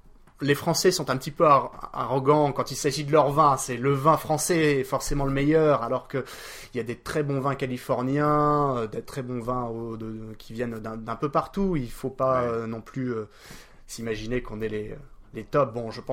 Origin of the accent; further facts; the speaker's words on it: France; moved away; il y a plein de petites choses qui manquent quand on est français.